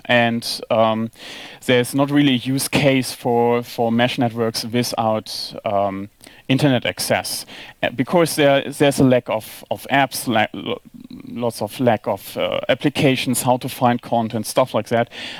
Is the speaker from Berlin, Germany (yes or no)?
yes; Berlin, Germany; I'm from Berlin. I'm a software programmer, as I guess a lot of people here.